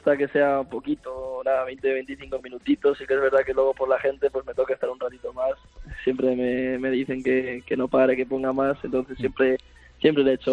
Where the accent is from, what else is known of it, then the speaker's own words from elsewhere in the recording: Toledo, Castilla-La Mancha, Spain; Mis padres viven en Majadahonda y en Madrid y se fueron para mi pueblo, para Toledo, que bueno, está un poquito más aislado